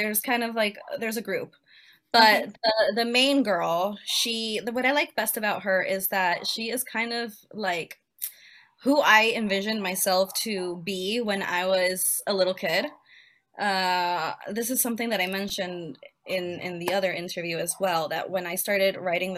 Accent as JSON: {"language": "English", "country": "Peru", "lives_now": "United States", "said": "So obviously I've lived in the US most of my life, but I'm from Peru."}